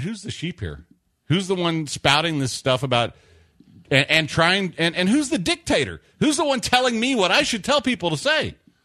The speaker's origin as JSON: {"language": "English", "country": "United States", "said": "No, I made the decision on my own as an American with free will to wear a mask."}